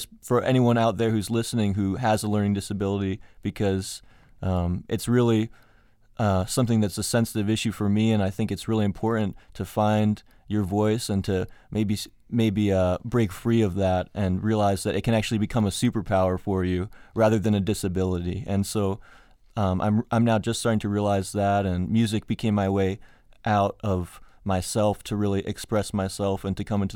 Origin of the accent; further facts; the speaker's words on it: New Jersey, United States; You know, I grew up in New Jersey, and for a while I went to a private school, right?